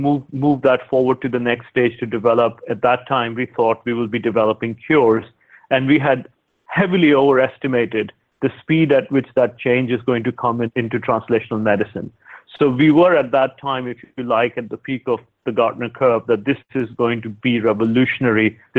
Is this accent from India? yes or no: yes; India; now in United Kingdom; it was not so visible when I was growing up in India.